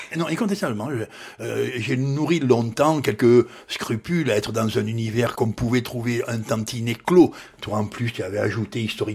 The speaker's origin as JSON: {"language": "French", "town": "Toulon", "region": "Provence-Alpes-Côte d'Azur", "country": "France", "tie": "born or raised there", "said": "Ah non, j'y suis pas né, j'y suis arrivé, j'avais quelques mois, oui."}